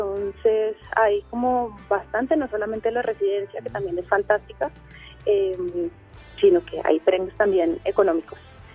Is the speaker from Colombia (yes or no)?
yes; Colombia; somos buenos colombianos